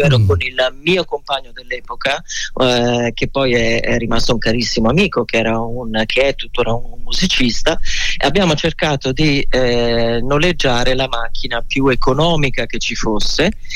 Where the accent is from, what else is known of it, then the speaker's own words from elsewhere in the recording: New York, United States; E io, da New York ovviamente